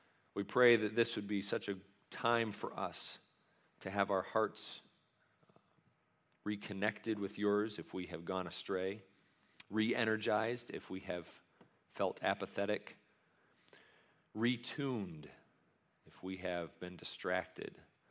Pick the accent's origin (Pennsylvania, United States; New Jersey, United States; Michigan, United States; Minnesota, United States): Michigan, United States; Sandusky; I grew up in the Thumb, a little town called Sandusky.